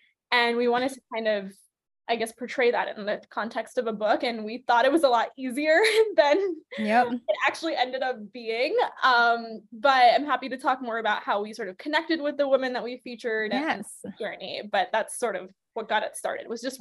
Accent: Chicago, Illinois, United States; moved away as an adult; now in New York, United States; I'm originally from Chicago and my parents often campaign for me to move back

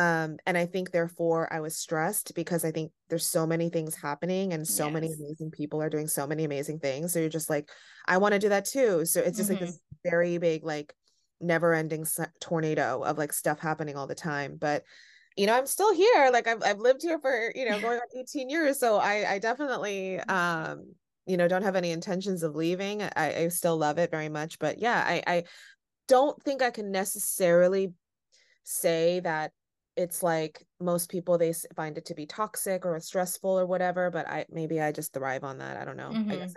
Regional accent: San Francisco, California, United States; I will say that I grew up in the city. So I grew up in San Francisco, right? So that's a city in itself, very diverse.

